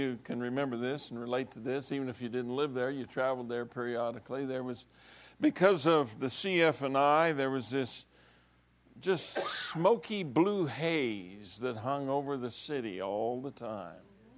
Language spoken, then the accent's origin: English; Pueblo, Colorado, United States; an old steel mill town. I grew up in Pueblo.